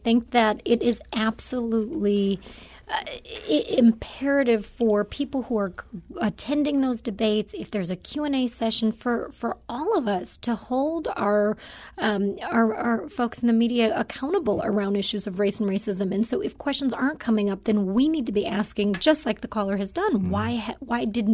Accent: Chicago, Illinois, United States; I'm from Chicago originally, and actually moved to St. Louis from Los Angeles.

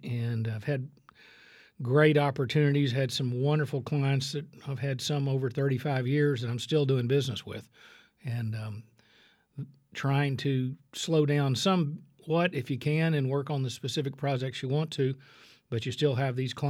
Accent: Waco, Texas, United States; I actually graduated from Richfield. I grew up in Waco, graduated from Richfield in 73, which is now Waco High

